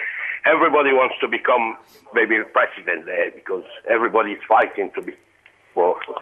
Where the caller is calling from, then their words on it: Bedford, East of England, United Kingdom; I'm from Bedford, actually.